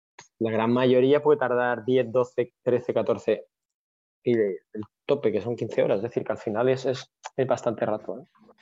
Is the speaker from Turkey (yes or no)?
no; Benicàssim, Valencian Community, Spain; porque soy de Benicassin, ¿qué voy a pedir?